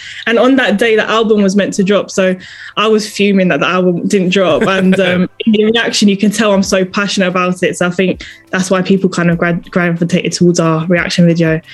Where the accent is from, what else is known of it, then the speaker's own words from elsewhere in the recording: London, United Kingdom; Growing up in London, I feel like, you know, you have so many other people that listen to that, and then it's always sort of been around in London.